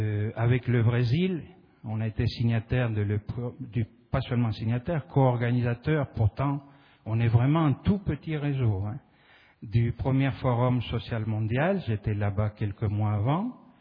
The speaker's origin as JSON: {"language": "French", "country": "Argentina", "said": "je viens d'Argentine"}